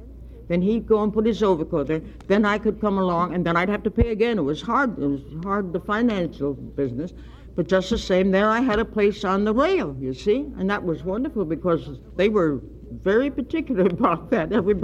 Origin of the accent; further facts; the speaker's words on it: New York City, New York, United States; I'm a New Yorker, born and bred.